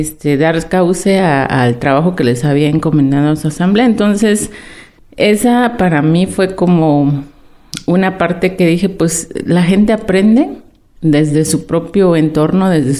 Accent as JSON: {"language": "Spanish", "region": "Oaxaca", "country": "Mexico", "said": "Soy una mujer oaxaqueña."}